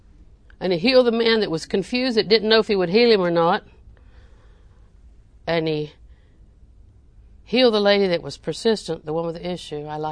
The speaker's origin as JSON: {"language": "English", "region": "the South", "country": "United States", "tie": "born or raised there", "said": "I'm deep south. I was raised and born in Polk County."}